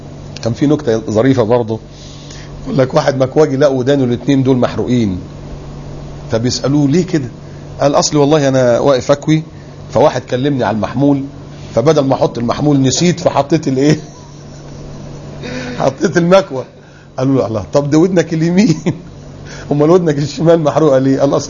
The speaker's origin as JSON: {"language": "Arabic", "region": "Upper Egypt", "country": "Egypt", "said": "يعني والدي صعيدي، وانت عارف الصعايده يعني ايه. انا صعيدي برضو يعني، اتولدت في الصعيد بس ما اعرفش فين الجرجه اللي انا اتولدت فيها دي."}